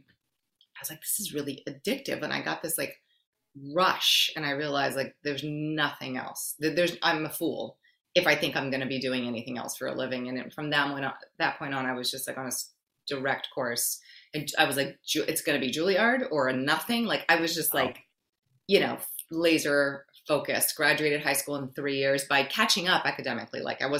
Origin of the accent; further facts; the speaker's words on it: New York City, New York, United States; It was really hard for me because I grew up in New York City.